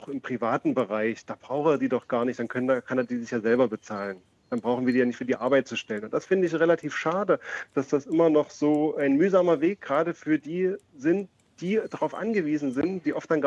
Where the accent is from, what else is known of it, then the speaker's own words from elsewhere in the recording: Weimar, Thuringia, Germany; ich komme aus Weimar